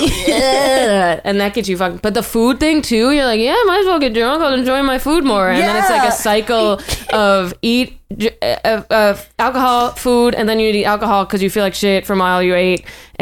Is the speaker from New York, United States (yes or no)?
yes; Buffalo, New York, United States; I'm from Buffalo. I've driven on icy roads.